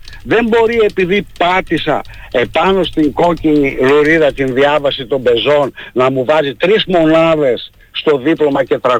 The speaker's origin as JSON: {"language": "Greek", "region": "Paphos District", "country": "Cyprus", "said": "Είμαι παφίτης από το Μεσολόγγι και πληρώνω τις υποχρεώσεις μου"}